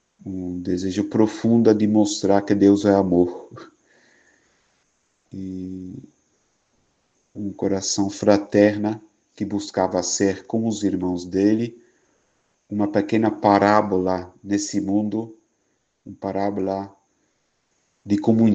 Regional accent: Netherlands; Portuguese is a second language; also born or lived in France; now in Brazil; depois de ter vivido 8 anos na comunidade TZ na França. Eu sou natural da Holanda, então desde já peço perdão para a minha fala. Às vezes eu falo palavras um pouco errado

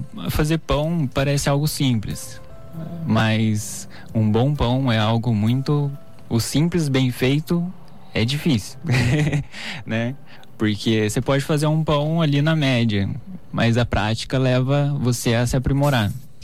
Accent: Aparecida, São Paulo, Brazil; Eu cresci em Aparecida, a gente convivia com os redentoristas, né?

